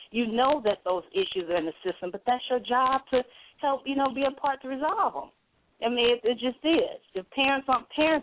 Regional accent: St. Louis, Missouri, United States; moved away as an adult; now in Los Angeles, United States; I'm from St. Louis, Missouri. I'm residing right now in Los Angeles. Came on a visit, stayed, but that may change, so who knows. But, yeah, St. Louis is my hometown.

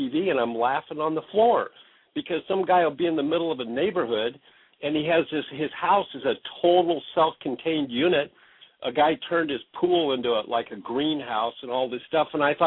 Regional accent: Oregon, United States; also born or lived in Washington / Alaska; you know, I grew up in Oregon, Washington, Alaska.

